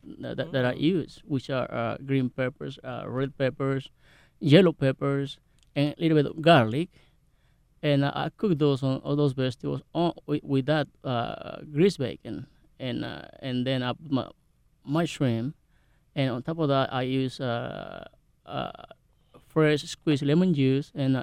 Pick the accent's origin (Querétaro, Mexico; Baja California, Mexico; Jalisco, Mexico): Jalisco, Mexico; Puerto Vallarta; I am from Puerto Vallarta. That's on the Pacific coast